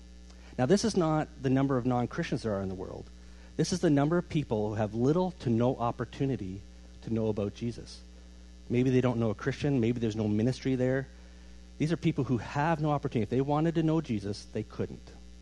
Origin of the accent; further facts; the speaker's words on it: Ontario, Canada; I grew up here in Ontario.